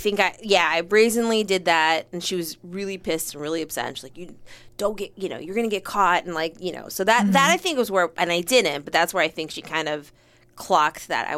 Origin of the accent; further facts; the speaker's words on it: Eagan, Minnesota, United States; I grew up in Minnesota.